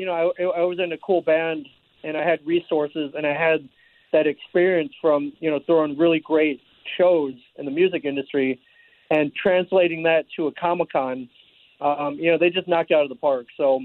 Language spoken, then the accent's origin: English; Ann Arbor, Michigan, United States; And then from 16 to about 22, I grew up in Ann Arbor. I'm a U of M graduate.